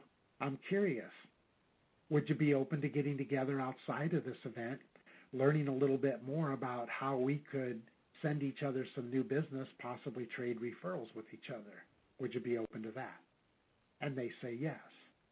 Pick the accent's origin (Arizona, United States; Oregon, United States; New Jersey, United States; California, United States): Oregon, United States; I'm really from Oregon, and there we have adult foster care homes.